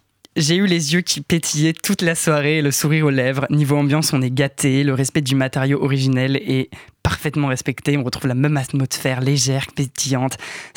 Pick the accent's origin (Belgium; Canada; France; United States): France; Nouvelle-Aquitaine; je viens de Charente-Maritime, donc en province, hein, comme diraient les Parisiens, et donc pas loin de Rochefort.